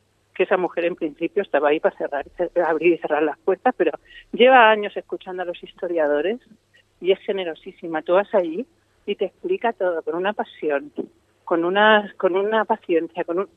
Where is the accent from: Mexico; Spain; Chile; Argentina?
Spain; Alicante, Valencian Community; yo soy de Alicante, y creo que a lo mejor a vosotros os puede pasar algo parecido a lo que nos pasa también a los alicantinos.